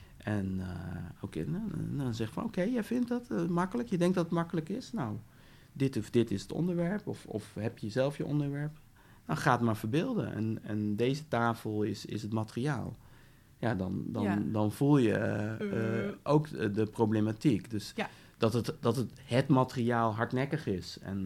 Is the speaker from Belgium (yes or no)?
no; Netherlands; also born or lived in ?; daar kom ik oorspronkelijk vandaan ook, ben ik geboren. Niet getogen. Ik ben en van Nederlandse ouders. In Nederland verder opgegroeid.